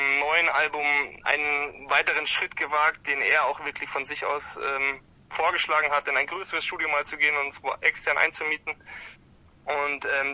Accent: Bavaria, Germany; wir kommen aus dem Süden von Bayern, zwischen München und Garmisch, sind da aus verschiedenen Orten zusammen in der Schule gewesen

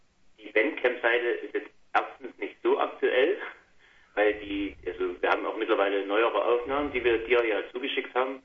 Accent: Waldkirchen, Saxony, Germany; Aus Waldkirchen, ein kleines Beruf im Erzgebirge. Vielleicht die nächste größere Stadt ist Chemnitz.

